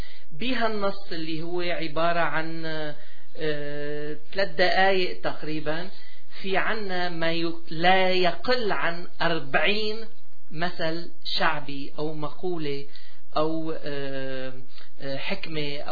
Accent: Aleppo, Aleppo Governorate, Syria; مع أنه أنا من حلب

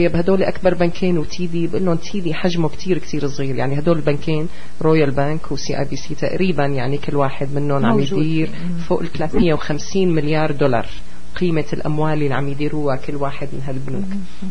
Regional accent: Canada; ويصيروا نحن الكنديين نشتري من أمريكا لأنه البضايا صارت رخيصة بأمريكا.

